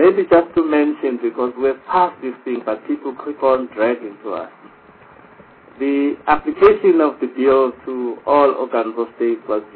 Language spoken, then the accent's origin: English; South Africa; As South African, as a young democracy, we have not reached an agreement what is our national interest. It's something we're still engaging and debating as South Africans